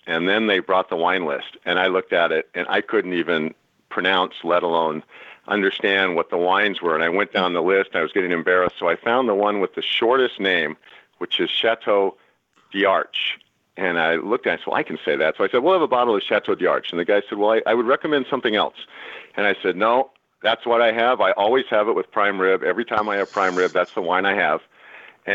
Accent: California, United States; Well, I grew up in California, where at a time when the California wine business was kind of on the rise.

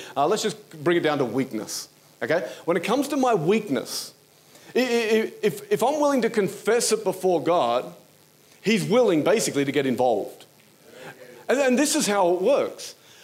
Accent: Newcastle, New South Wales, Australia; I'm from Newcastle, Australia, and I'm a carpenter.

